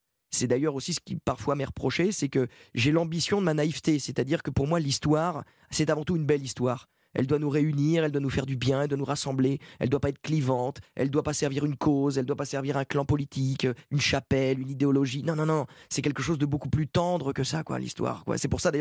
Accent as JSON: {"language": "French", "region": "Pays de la Loire", "country": "France", "said": "De toute façon, je venais des Pays de la Loire."}